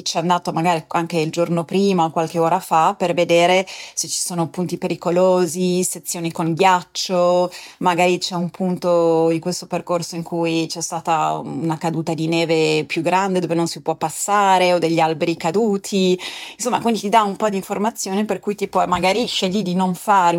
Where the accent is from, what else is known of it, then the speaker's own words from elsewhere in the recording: Alps, Switzerland; io sono svizzera di origine, sono svizzera e italiana e sono cresciuta nelle Alpi